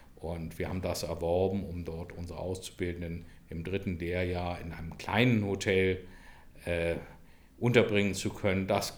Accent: Hamburg, Germany; also born or lived in London; dass ich nach meiner Londoner Zeit, als ich zurückgekommen bin nach Deutschland, in meine Heimatstadt Hamburg

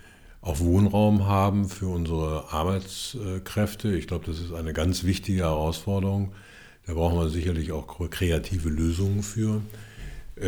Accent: Baden-Baden, Baden-Württemberg, Germany; Also ich bin in einem Hotel aufgewachsen in Baden-Baden. Mein Vater war Patissier

